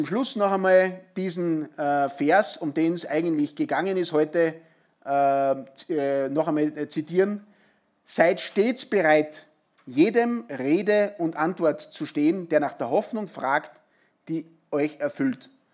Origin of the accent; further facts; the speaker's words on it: Austria; Das ist so, wie wenn ich als Österreicher in die Schweiz komme